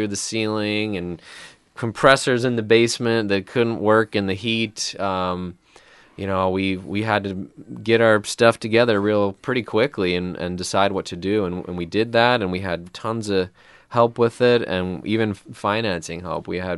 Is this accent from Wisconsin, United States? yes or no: yes; Wisconsin, United States; I'm from Wisconsin, and I went to school there in Madison, and then I went to grad school in San Diego.